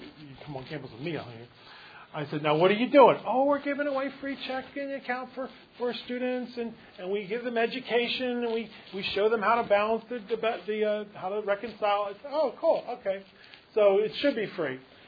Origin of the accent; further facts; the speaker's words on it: Philadelphia, Pennsylvania, United States; I grew up in Philadelphia, okay?